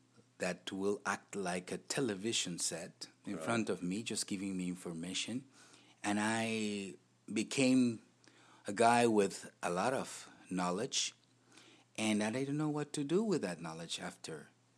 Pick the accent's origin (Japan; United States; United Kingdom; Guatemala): Guatemala; I'm from Guatemala, and now I'm rector of San Pablo University. It's a very small university in Guatemala City